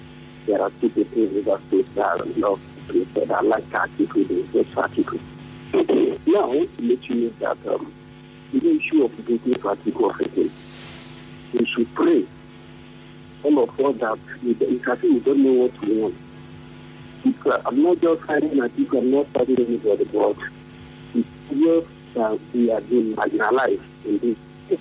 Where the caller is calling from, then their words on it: Port Harcourt, Rivers, Nigeria; Okay, please, I'm calling you from Port Harcourt.